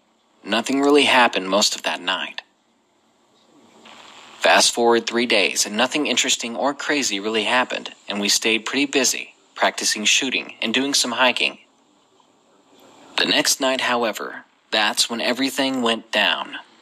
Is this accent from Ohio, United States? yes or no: no; Nevada, United States; I'm Native American, and I live in northern Nevada, in a rural area, so I grew up near animals and the outdoors.